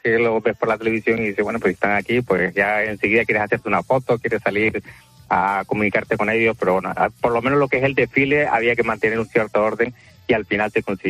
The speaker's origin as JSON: {"language": "Spanish", "region": "Canary Islands", "country": "Spain", "moved": "as an adult", "said": "yo soy canario y nos trasladamos todos a Barcelona"}